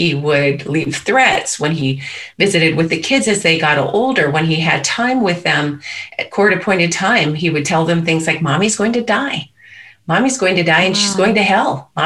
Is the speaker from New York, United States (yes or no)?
no; Anchorage, Alaska, United States; So here I'm from Anchorage, Alaska.